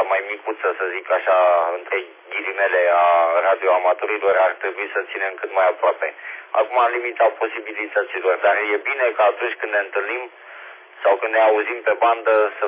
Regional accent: Romania; măcar într-o asemenea zi suntem mândri că suntem români

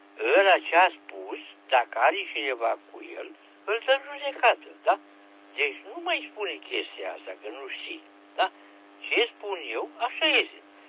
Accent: Craiova, Dolj, Romania; Păi eu sunt un bebe de la Craiova.

